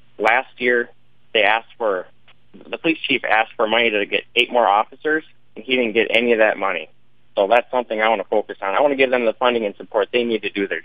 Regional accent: Eau Claire, Wisconsin, United States; Well, I was born in Eau Claire, and I spent most of my life in Eau Claire and the surrounding area.

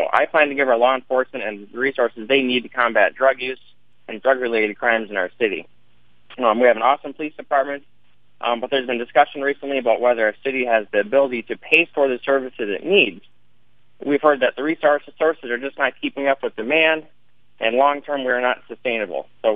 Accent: Eau Claire, Wisconsin, United States; Well, I was born in Eau Claire, and I spent most of my life in Eau Claire and the surrounding area.

